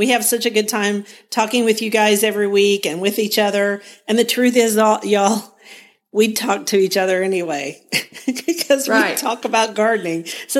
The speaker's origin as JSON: {"language": "English", "town": "Guthrie", "region": "Oklahoma", "country": "United States", "said": "from Guthrie, Oklahoma, where I garden on several acres out in the country"}